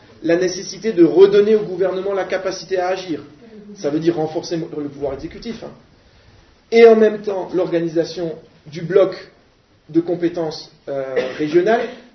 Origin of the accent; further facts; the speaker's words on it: Grand Est, France; Parce que, franchement, moi je suis alsacien